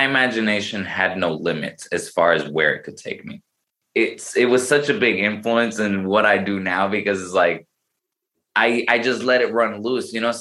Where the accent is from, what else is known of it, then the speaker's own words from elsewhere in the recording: Puerto Rico; I grew up in Puerto Rico. It wasn't the worst neighborhood, but it also wasn't like the best neighborhood.